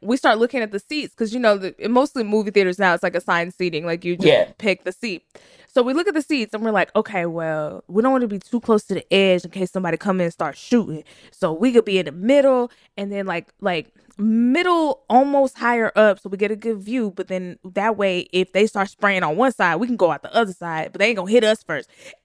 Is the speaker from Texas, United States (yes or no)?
yes; Texas, United States; I am from Texas. I know Beaumont. I've been to Beaumont. Back, you know, it's like country, like barefoot country. That's my vibe.